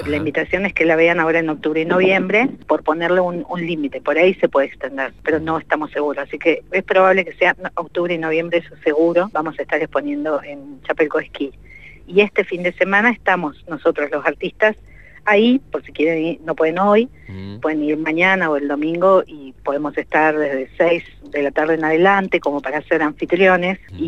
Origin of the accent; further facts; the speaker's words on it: Neuquén, Argentina; Somos tres artistas neuquinos, profes de arte también, que compartimos un territorio que en realidad es Balsa de las Perlas, que pertenece a Río Negro.